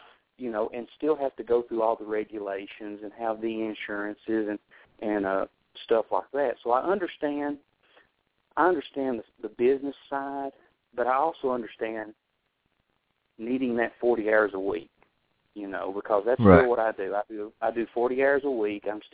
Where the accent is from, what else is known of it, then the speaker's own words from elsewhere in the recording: United States; I'm a lifelong resident of Warren County. I was born here in Warren County. I've lived here all my life.